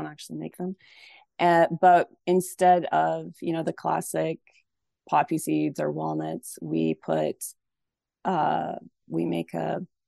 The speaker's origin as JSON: {"language": "English", "region": "Rocky Mountains", "country": "Canada", "said": "I'm originally from Canada, from the Rocky Mountains, very small town in the middle of nowhere, not even from town, from a farm."}